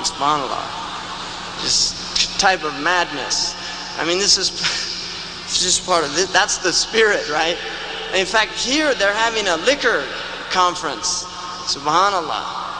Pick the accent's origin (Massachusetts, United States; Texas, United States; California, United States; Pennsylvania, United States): California, United States; All right, I'm a Muslim from California.